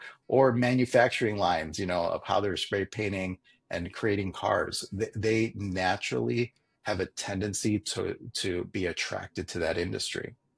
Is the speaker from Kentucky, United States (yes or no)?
no; Chicago, Illinois, United States; and I went to a private school in high school, and actually was born and raised in Chicago. I actually went to St. Patrick's High School, you know, and I'm 46 years old